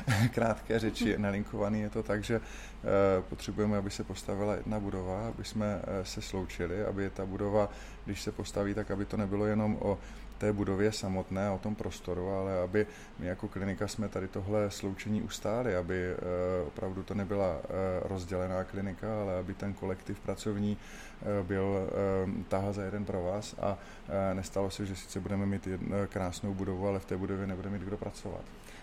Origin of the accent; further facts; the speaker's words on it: Brno, South Moravian Region, Czechia; jsem Brňák, vyrůstal jsem v Komíně a chodil jsem na základní školu Kristenova a potom Pastviny v Komíně.